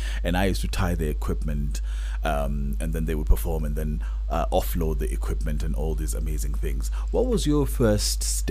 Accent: Tanga, Tanga Region, Tanzania; I came from Tanga. Barabara ya 13 Tanga, jamani.

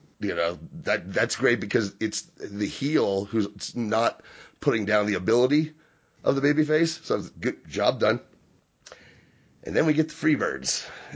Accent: the South, United States; born there; and I was born in the South.

